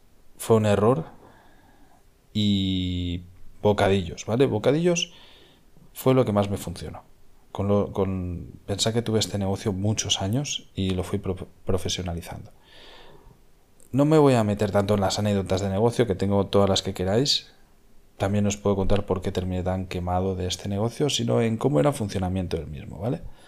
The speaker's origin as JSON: {"language": "Spanish", "region": "Catalonia", "country": "Spain", "said": "Yo soy de cercanías de Barcelona."}